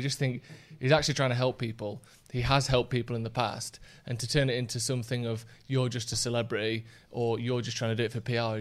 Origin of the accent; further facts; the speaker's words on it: Bassetlaw, East Midlands, United Kingdom; the Bassett Law MP, who, I'm from Bassett Law, works up, is in Bassett Law